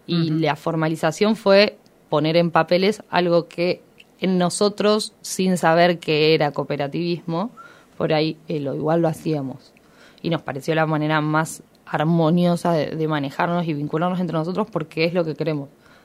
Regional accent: Buenos Aires, Argentina; soy de Buenos Aires

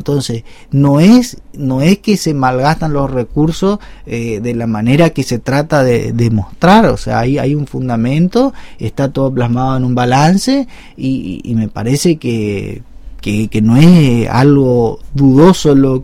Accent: Paso de los Libres, Corrientes, Argentina; nosotros nos criamos en Paso de los Libres

